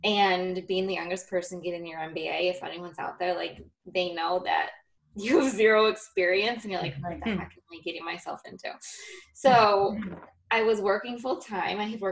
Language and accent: English; Rochester, New York, United States; now in Webster, United States; I am born and raised in Rochester, New York. I still live in Webster.